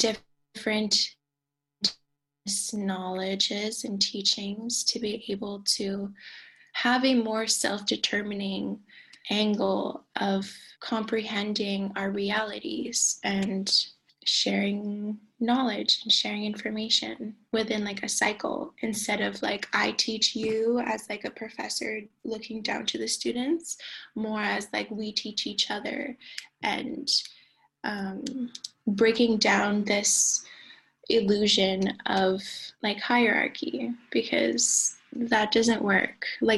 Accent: Canada; first language Inuktitut; learning my language, Inuktitut, my mother tongue. I used to speak Inuktitut when I was a little girl, and I lost a lot of it on the way.

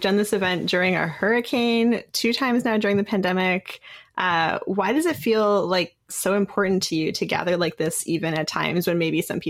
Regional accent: Nova Scotia, Canada; I grew up an hour outside of Halifax, and Halifax was totally like town for me and for like many other kids I knew in other rural maritime spaces.

